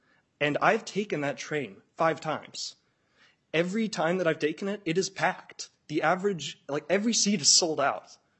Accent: Duluth, Minnesota, United States; I'm from Duluth. I'm studying as a transportation engineer at UMD.

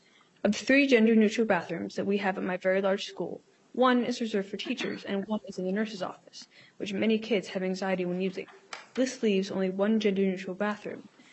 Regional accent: Duluth, Minnesota, United States; from Duluth. I attend Duluth Public Schools.

